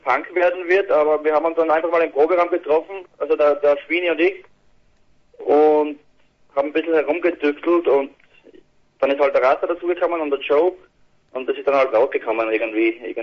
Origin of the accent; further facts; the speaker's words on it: Kapfenberg, Styria, Austria; Genau, wir kommen aus Kapfenberg, Österreich. Das ist irgendwo zwischen Wien und Graz in der Pampa.